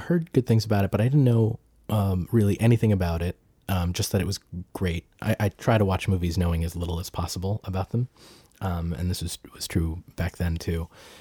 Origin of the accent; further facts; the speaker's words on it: Peabody, Massachusetts, United States; I was at home in the house that I grew up in Massachusetts, Peabody, Massachusetts.